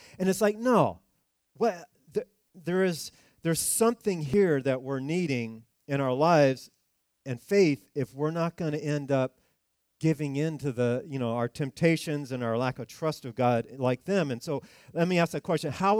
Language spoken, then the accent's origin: English; California, United States; And so I, you know, grew up in California, commuted on those crazy highways, and we don't drive defensively.